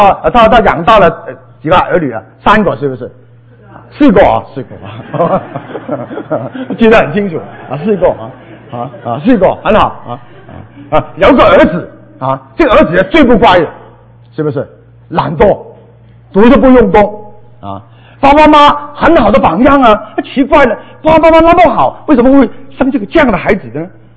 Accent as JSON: {"language": "Chinese", "region": "Guangdong", "country": "China", "said": "他不是广东人我是广东人"}